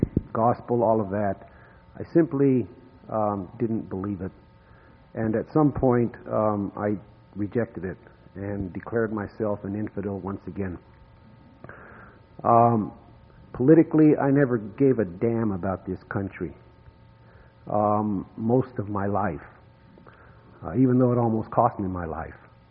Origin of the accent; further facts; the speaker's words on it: Colorado, United States; now in Utah, United States; I came from Colorado, but I've been here in Utah most of my life.